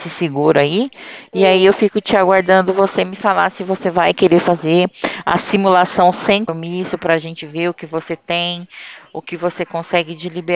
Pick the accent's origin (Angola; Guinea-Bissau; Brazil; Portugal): Brazil; São Paulo; O meu DDD é 016, porque eu sou do estado de São Paulo, tá?